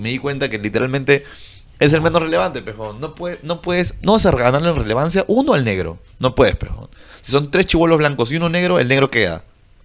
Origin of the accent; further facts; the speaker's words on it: Peru; Perú es gigante, bro. Ya, la verdad. Y somos los mejores de Sudamérica.